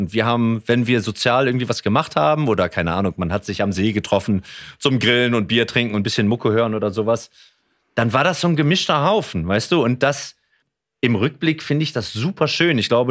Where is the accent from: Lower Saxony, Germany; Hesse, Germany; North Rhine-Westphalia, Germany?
Lower Saxony, Germany; Rotenburg an der Wümme; ich bin ja jetzt wieder in Norddeutschland ansässig sozusagen und ich bin in Rothenburg an der Wümme bin ich geboren. Das ist ein kleines Städtchen, so auf halber Strecke zwischen Bremen und Hamburg und bin auch hier auf dem Lande sozusagen aufgewachsen oder zumindest habe ich hier gewohnt.